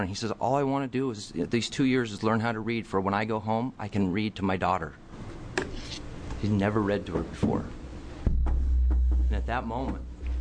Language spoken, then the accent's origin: English; Eugene, Oregon, United States; I'm from Eugene.